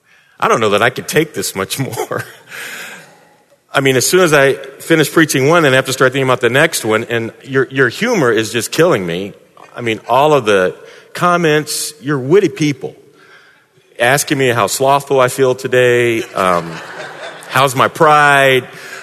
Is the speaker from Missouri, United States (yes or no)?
yes; St. Louis, Missouri, United States; also born or lived in Houston; I grew up in St. Louis. You go outside in the middle of the summer and it's like breathing mud. We lived in Houston for a number of years.